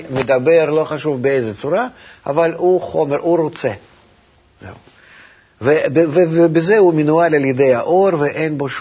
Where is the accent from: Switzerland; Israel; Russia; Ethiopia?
Russia; כי כשנולדתי וגדלתי ברוסיה לא הייתי יכול בכלל לקבל ספר.